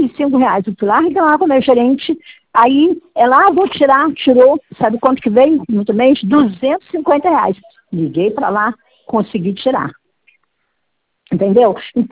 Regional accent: Rio de Janeiro, Brazil; eu sou do Rio de Janeiro.

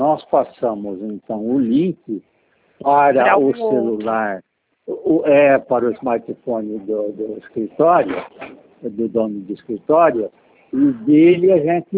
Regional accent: Araraquara, São Paulo, Brazil; eu sou de Araraquara, nasci em Araraquara.

